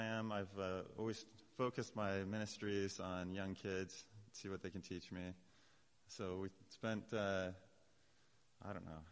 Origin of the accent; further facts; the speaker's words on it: North Bend, Washington, United States; now in Bellingham, United States; I was born in North Bend, Washington, and after spent all my time there, went to WSU